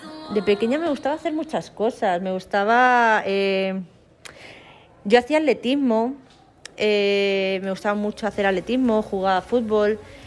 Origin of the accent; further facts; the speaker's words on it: Madrid, Community of Madrid, Spain; also born or lived in Tudela; Yo soy de Tudela, de Pamplona. Y bueno, pues me crié en Madrid y me enamoré de esta tierra y me vine para acá.